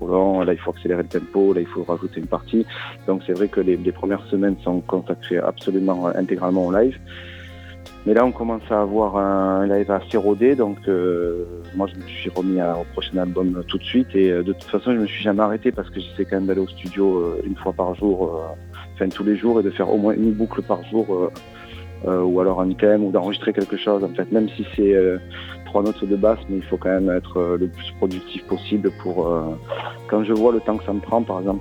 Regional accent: France; je suis quand même français, c'est ma langue maternelle

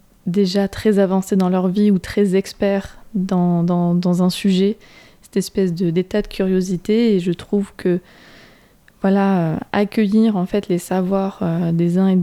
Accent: Hauts-de-France, France; parce que je viens du nord de la France, en Picardie, on fait beaucoup de tir à l'arc.

